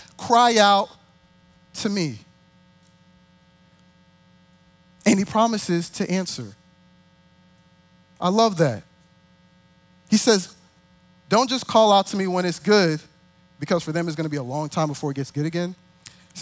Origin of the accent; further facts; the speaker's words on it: Texas, United States; I'm from the Dallas-Fort Worth area, so you knew that was coming.